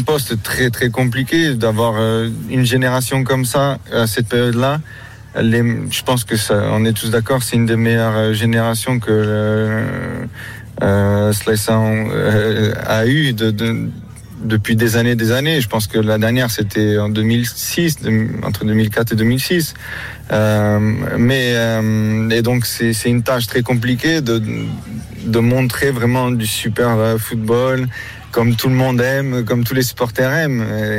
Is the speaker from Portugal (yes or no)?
yes; Portugal; Et même nous, en tant que Portugais